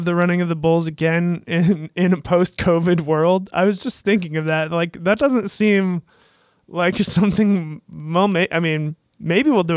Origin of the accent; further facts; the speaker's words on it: Seattle, Washington, United States; I grew up in Seattle too, and I always remember going to Port Angeles and going to that tower right by the Red Lion, you know, in the bay of Port Angeles.